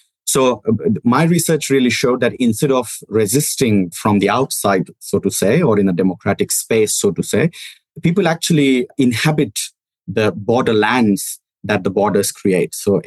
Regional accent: Western India, India; So when I grew up in Western India, cities of Western India, I saw that there were inequalities within cities

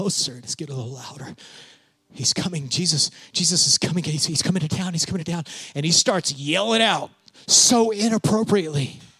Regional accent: Texas, United States; because I'm from West Texas, and that's still on me sometimes

